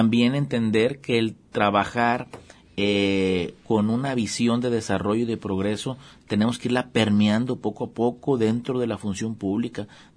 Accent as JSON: {"language": "Spanish", "town": "Autlán", "region": "Jalisco", "country": "Mexico", "said": "Porque Autlán es mi tierra, aquí está mi familia, aquí está mi empresa, aquí está mi fuente de desarrollo"}